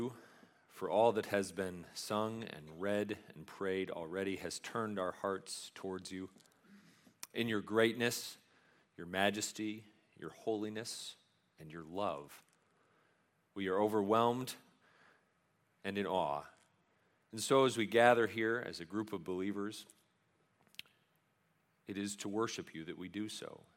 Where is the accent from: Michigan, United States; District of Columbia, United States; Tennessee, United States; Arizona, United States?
Michigan, United States; Sandusky; I grew up in the Thumb, a little town called Sandusky.